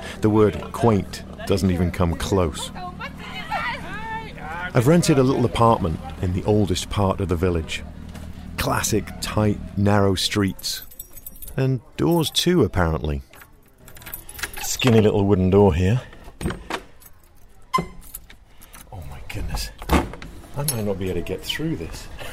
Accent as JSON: {"language": "English", "region": "Pacific Northwest", "country": "United States", "said": "I'm used to the rain. I'm from the Pacific Northwest."}